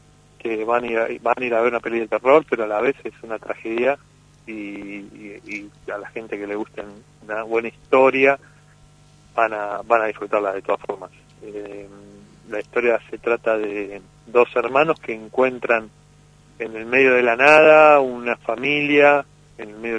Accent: Argentina; que hayamos ganado ese premio como película, como argentino.

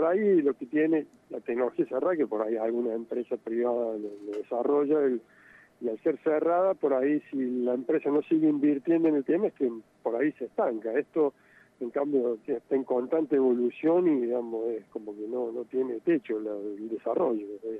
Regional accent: Villa Mercedes, San Luis, Argentina; todos me han dicho que tengo tonada cordobesa, pero la verdad que no, yo soy acá oriundo de Villa Mercedes, donde está la Facultad de Ingeniería y donde trabajo, se ha nacido y criado acá

